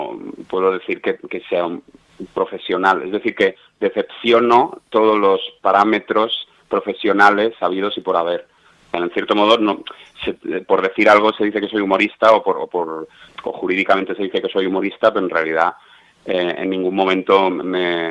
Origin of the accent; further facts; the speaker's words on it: Canary Islands, Spain; born there; Entonces, si bien tengo hermanos allí en Tenerife, no soy, claro, no he vivido apenas allí en las Canarias. Entonces, soy canario de nacimiento.